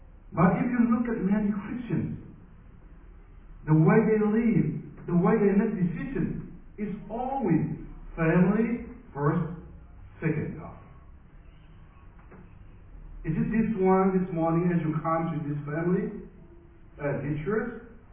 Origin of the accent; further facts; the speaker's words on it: Myanmar; I come from Burma, Myanmar.